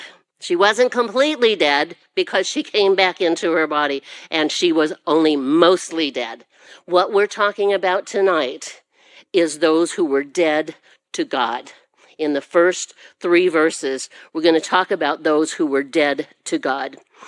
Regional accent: Illinois, United States; Well, I'm from Illinois.

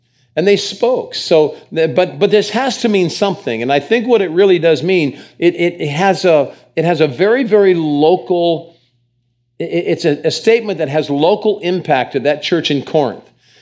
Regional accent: Australia; accent: Australian; What's left of my Aussie accent? It flew many, many years ago.

